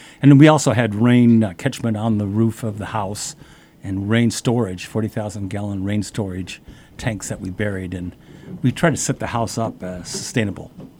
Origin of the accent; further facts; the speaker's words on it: Los Angeles, California, United States; Yeah, well, I was raised in Los Angeles, so I didn't actually have very much gardening